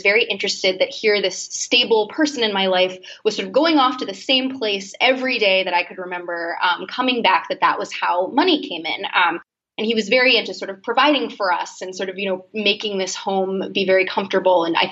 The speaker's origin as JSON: {"language": "English", "town": "Boston", "region": "Massachusetts", "country": "United States", "said": "So I'm from Boston originally, a few minutes outside actually."}